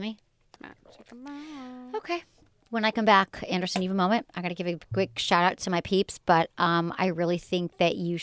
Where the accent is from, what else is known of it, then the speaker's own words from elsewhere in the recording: Australia; I'm from Australia.